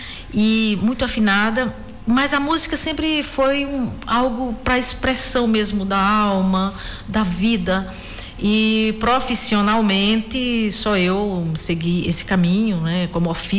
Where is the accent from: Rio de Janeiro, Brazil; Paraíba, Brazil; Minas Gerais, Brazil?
Paraíba, Brazil; Brejo do Cruz; now in São Paulo, Brazil; Eu sou do sertão da Paraíba, moro em São Paulo há 21 anos, mas sou de Brejo do Cruz, no sertão da Paraíba.